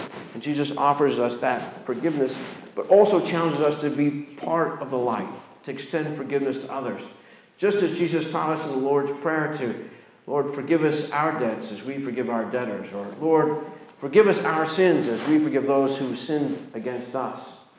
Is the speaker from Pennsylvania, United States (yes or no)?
yes; Pennsylvania, United States; I'm from Pennsylvania